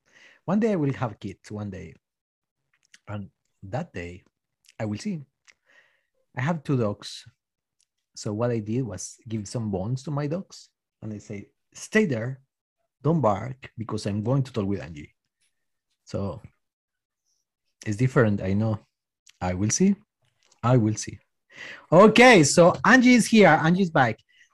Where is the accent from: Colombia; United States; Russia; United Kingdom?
Colombia; English is a second language; now in Australia; When I came to Australia, and people start to introduce myself and say, "Yeah … from Colombia."